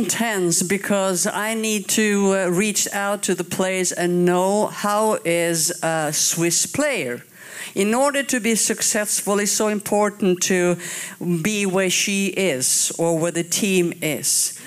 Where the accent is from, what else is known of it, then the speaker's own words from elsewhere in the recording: Sweden; I come from Sweden